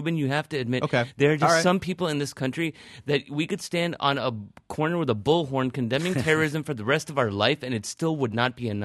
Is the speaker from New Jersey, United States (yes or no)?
no; Norfolk, Virginia, United States; born there; in Norfolk, Virginia, man.